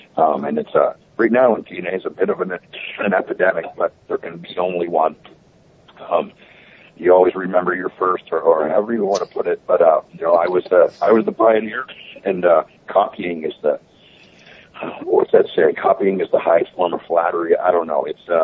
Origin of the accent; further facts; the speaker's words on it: Canada; I grew up in Canada and I've been a Maple Leafs fan since I was like 5 years old, and still am.